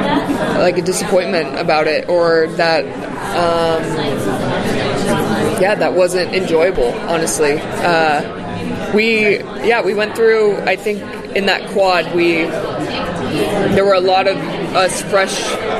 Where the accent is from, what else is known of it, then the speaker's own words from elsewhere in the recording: Naperville, Illinois, United States; born there; I was born in Naperville.